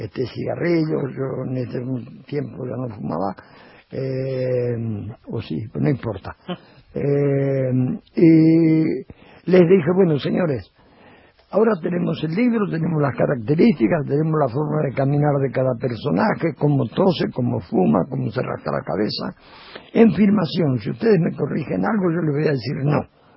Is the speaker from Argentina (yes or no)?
yes; Buenos Aires, Argentina; Yo soy porteño, nada menos